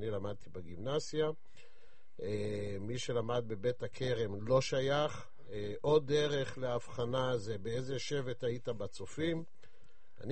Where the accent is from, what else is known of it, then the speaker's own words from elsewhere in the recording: Jerusalem, Jerusalem District, Israel; כל הווייתי ירושלמית. נולדתי בירושלים, בבית הראשון ברחביה. שכני משמאל היה הנשיא, שכני מימין היה ראש הממשלה